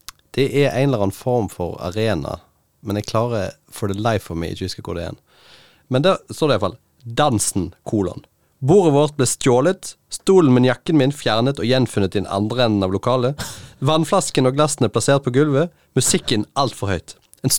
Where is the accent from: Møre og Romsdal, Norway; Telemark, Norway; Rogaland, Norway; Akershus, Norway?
Rogaland, Norway; Og så har jeg tatt bevegt meg hjem til Haugalandet, der jeg kommer fra.